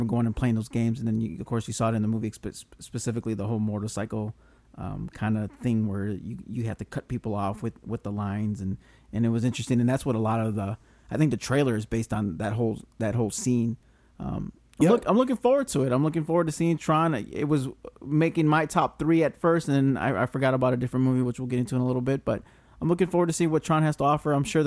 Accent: Midwest, United States; which for those in the Midwest, I grew up in the Midwest

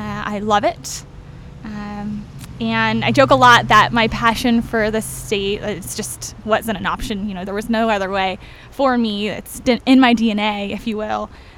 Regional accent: Homestead, Florida, United States; now in Orlando, United States; I was born in Homestead, so Everglades kid.

